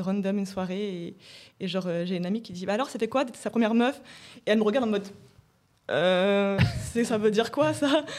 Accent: Rouen, Normandy, France; moved away; parce que j'ai emménagé sur Paris. Et avant, je venais de Rouen.

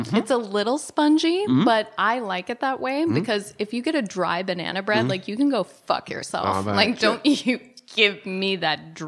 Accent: United States; Yeah, vi I'm American.

